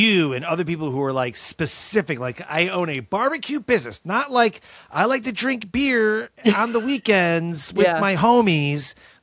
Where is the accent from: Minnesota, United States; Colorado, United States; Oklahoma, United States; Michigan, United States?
Michigan, United States; Detroit; Like I'm from Detroit, so the closest we do barbecue would be like maybe St. Louis style, but more like Kansas City, I think.